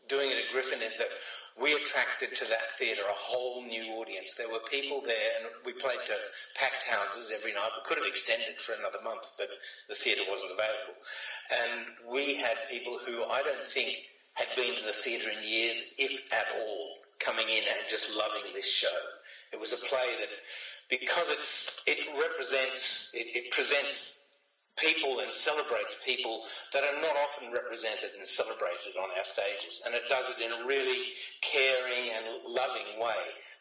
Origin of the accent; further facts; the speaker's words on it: Albury, New South Wales, Australia; You're definitely in my hometown. I'm an Albury boy.